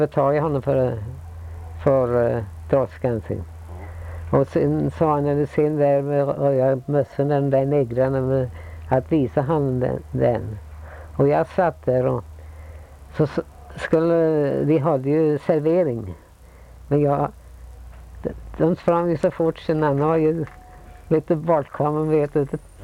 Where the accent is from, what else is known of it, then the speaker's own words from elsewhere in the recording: Sweden; Nej, så jag är svensk.